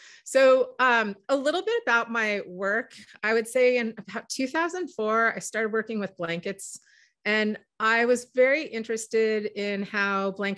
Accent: Pacific Northwest, United States; some of this understanding probably came from growing up in the Pacific Northwest.

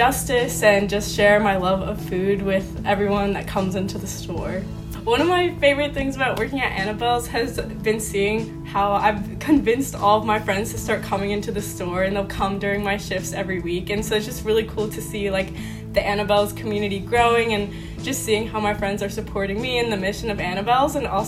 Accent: Baltimore, Maryland, United States; I'm a sophomore and I'm majoring in International Agriculture and Rural Development. I'm from Baltimore, Maryland

